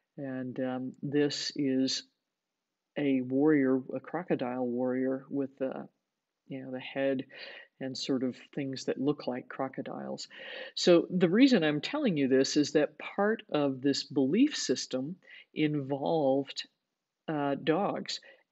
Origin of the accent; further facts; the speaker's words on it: the South, United States; accent: southern; they forgive me for my southern accent on the Spanish here.